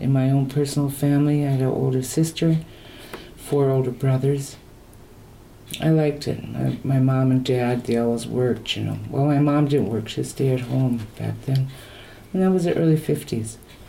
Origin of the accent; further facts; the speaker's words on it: Minneapolis, Minnesota, United States; I'm 62. I'll be 63 in another month. Actually, I grew up in Minneapolis.